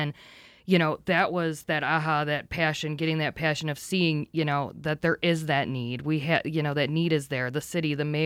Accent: Buffalo, New York, United States; now in Rochester, United States; I'm also not originally from Rochester. I'm from Buffalo area.

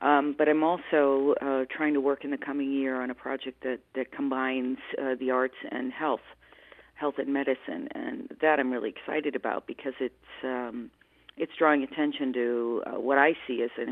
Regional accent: United States; because I'm American, so you want to be recognized in your home.

